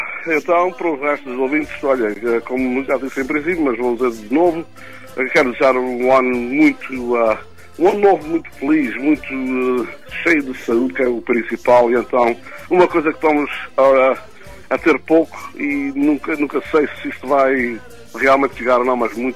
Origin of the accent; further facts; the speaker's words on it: Faial, Azores, Portugal; also born or lived in Terceira / Pico; now in Canada; eu nasci na Terceira. Meus pais são do Pico e fui criado no Pico, como, e por fim fui criado, acabei por ser criado no Faial até vir para o Canadá.